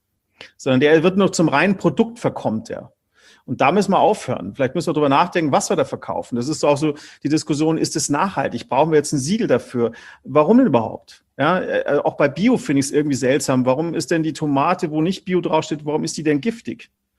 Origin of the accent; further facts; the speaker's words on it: Germany; Als Deutscher natürlich Berlin.